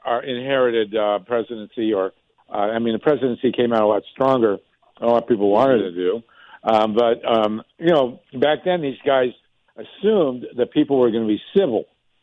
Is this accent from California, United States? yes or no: yes; California, United States; I am a Californian. I'm registered to vote in California now.